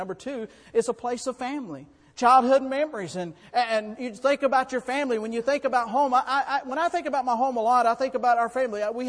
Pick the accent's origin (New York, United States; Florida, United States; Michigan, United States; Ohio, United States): Florida, United States; also born or lived in Enterprise, Alabama; I was born in Alabama, raised in Alabama for part of my life, and then we moved to Florida for the most part of our life.